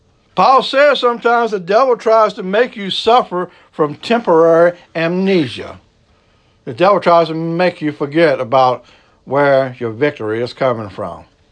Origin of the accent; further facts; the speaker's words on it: Louisiana, United States; accent: Cajun; I know some people make fun of my accent. I'm an old Cajun boy down south.